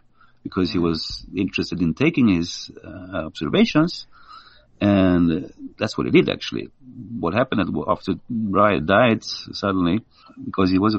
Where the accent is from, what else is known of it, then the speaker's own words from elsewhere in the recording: Italy; English is a second language; She said, "Where are you from?" "I'm from Italy."